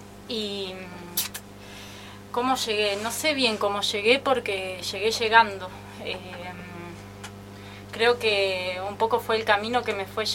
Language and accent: Spanish; Neuquén, Argentina; moved away as an adult; nací en Neuquén. Y viví hasta los 20 años a la orilla del río Neuquén, lugar que aprecio un montón y que renegué mucho de vivir en esa ciudad, pero como vivía lejos de la ciudad lo pude disfrutar un montón.